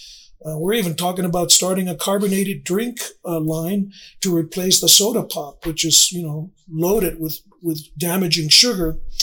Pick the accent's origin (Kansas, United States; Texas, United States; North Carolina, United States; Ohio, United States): Texas, United States; Laredo; I'm from La Plaza de San Agustín de Laredo, which is a land grant community.